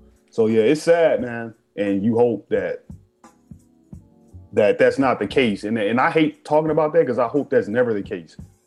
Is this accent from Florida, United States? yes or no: no; Chicago, Illinois, United States; being in Cali, like, growing up in Chicago, and then I live down south, where it's down south, but we know it's segregated, right?